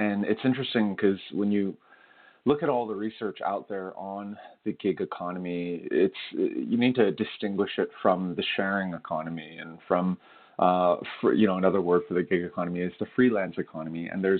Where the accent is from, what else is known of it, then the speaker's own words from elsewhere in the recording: Canada; so I'm Korean Canadian, and my parents immigrated to Canada in the 70s.